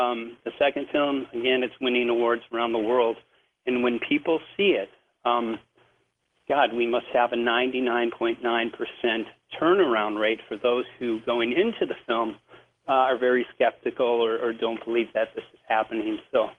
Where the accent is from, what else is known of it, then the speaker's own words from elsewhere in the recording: Chicago, Illinois, United States; I grew up in Chicago